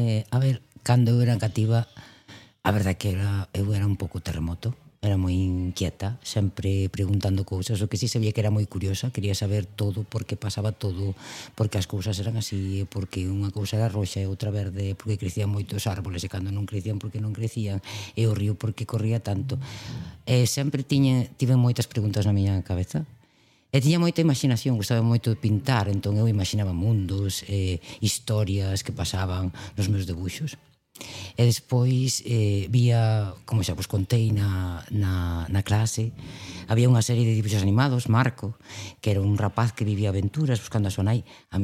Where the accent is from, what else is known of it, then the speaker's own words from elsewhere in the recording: Ourense, Galicia, Spain; é un colexio de Ourense, que de onde eu son, é onde eu saín. E inda que pois agora dedico-me a estudiar o mar e voume moi lonxe da miña terra, pero a min encántame volver a Ourense